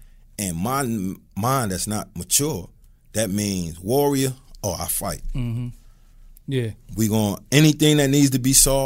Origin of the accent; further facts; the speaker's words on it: New York, United States; also born or lived in US South; you know, country, but I'm from New York.